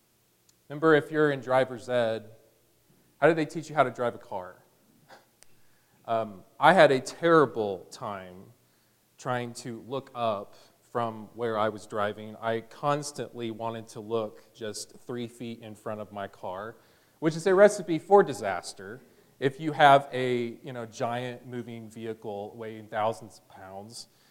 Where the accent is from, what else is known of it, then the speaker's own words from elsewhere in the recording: Houston, Texas, United States; which is what I saw a lot growing up in the Houston area in Texas.